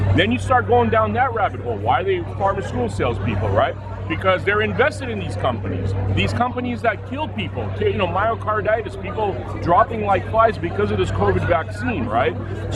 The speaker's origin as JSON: {"language": "English", "town": "Hollywood", "region": "California", "country": "United States", "tie": "born or raised there", "said": "So I grew up in Hollywood, and I was in production."}